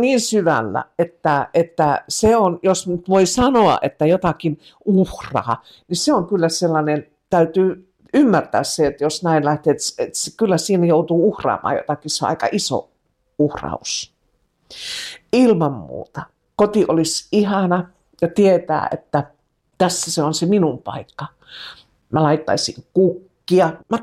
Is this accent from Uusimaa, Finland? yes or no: no; Sulkava, South Savo, Finland; jos mä tänä päivänä menisin takaisin, niin se ei ole ehkä se, mitä ajattelee, että kun ne on ne lapsuuden niin kuin maisemat